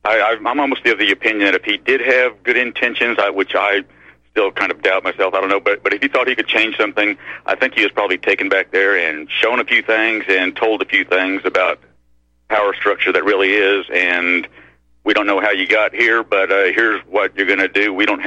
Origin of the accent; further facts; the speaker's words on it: Arkansas, United States; I grew up in Arkansas, John.